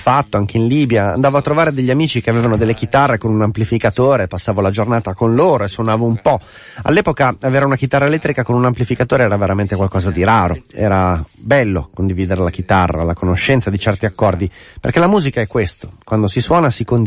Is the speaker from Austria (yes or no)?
no; Agadez, Niger; Io vengo da Agadez